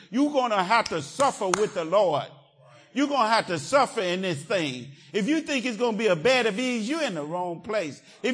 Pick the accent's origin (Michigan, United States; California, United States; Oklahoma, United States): Oklahoma, United States; also born or lived in Denver / Tennessee / Colorado / North Carolina; I was raised in Oklahoma. But I went, the service took me all over to Denver and Tennessee and Colorado and North Carolina and all these places.